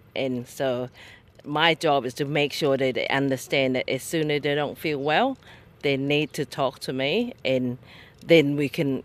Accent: Thailand; English is a second language; I'm from Thailand.

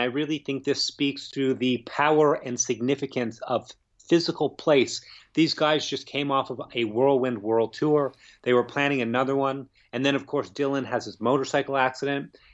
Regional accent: Toronto, Ontario, Canada; Well, it's quite interesting because I grew up in this town. This is my hometown. I still live in Toronto.

